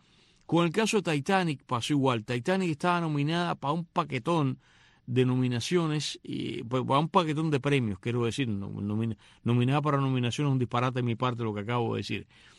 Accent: Cuba; now in Miami, United States; los que nos consideramos los cubanoamericanos, que venimos de Cuba comunista

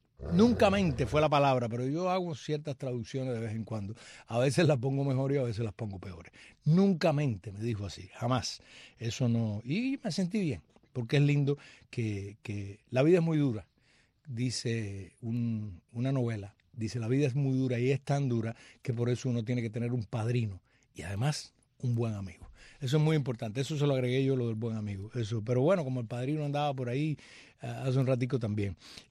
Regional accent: Cuba; Somos cubanos y posiblemente mucho más cubanos que tú porque amamos esa tierra más que nadie.

